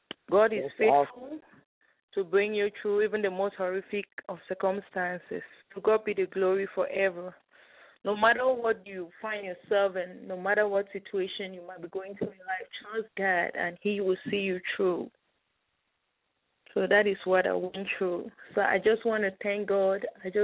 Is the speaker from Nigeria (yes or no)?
no; Cameroon; now in Wixom, United States; I'm originally from Cameroon. I'm a U.S. citizen based here in Wixom, Michigan, member of Christ Successful Life Southfield Branch.